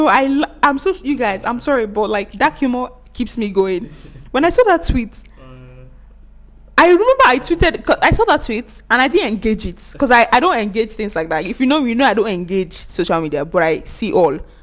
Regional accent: Nigeria; You just be seeing as you are scrolling as a Nigerian.

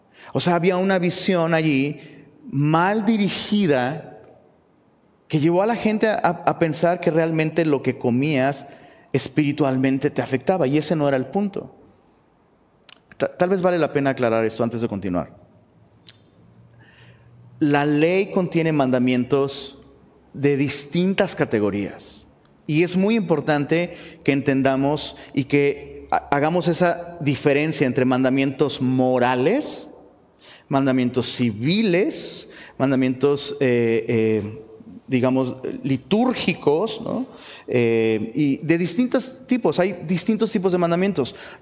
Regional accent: Guerrero, Mexico; En mi tierra se hace caldo de iguana allá en Guerrero, ¿verdad?

